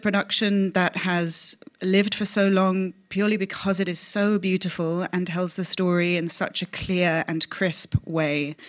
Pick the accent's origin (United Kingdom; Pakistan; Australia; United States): United Kingdom; London; So I come from London, where this production was originally made in 2002.